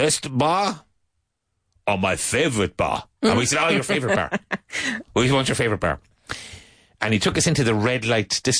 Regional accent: Ireland; Where are you from? I said, we're Irish.

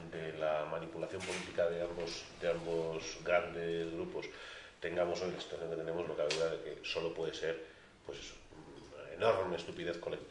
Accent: Spain; Una cosa es que como patriotas y como españoles

